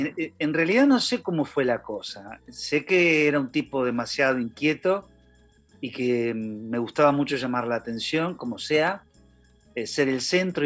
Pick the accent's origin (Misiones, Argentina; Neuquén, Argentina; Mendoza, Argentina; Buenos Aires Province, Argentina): Buenos Aires Province, Argentina; San Nicolás; moved away as an adult; now in Buenos Aires, Argentina; Soy de San Nicolás, o sea que dejé San Nicolás a los 18 años y me vine acá